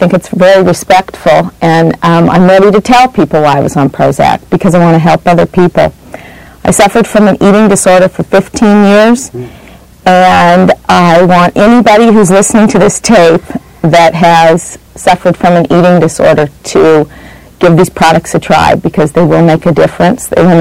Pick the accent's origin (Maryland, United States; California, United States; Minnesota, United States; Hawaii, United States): California, United States; Elk Grove; I'm from Elk Grove, California.